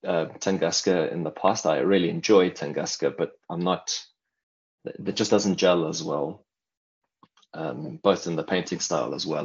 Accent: Johannesburg, Gauteng, South Africa; I'm from Johannesburg in South Africa.

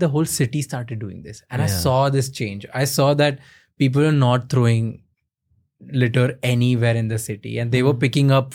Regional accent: Indore, Madhya Pradesh, India; now in Mumbai, India; No, I'm from Indore. I moved to Bombay 2 years ago.

